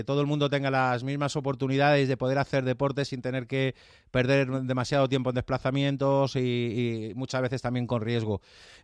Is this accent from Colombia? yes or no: no; Madrid, Community of Madrid, Spain; soy madrileño.